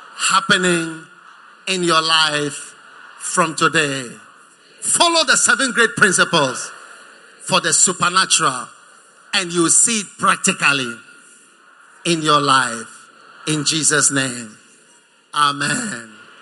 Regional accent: Ghana; If I was only an American, now look at me, I'm a Ghanaian. Ghanaian.

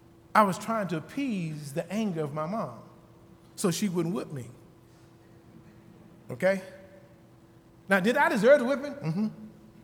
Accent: Lawrenceburg, Tennessee, United States; I remember growing up in Lawrenceburg, Tennessee

